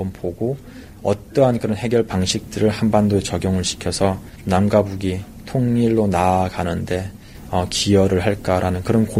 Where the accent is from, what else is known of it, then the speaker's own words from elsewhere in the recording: North Korea; 제가 북한에서 왔기 때문에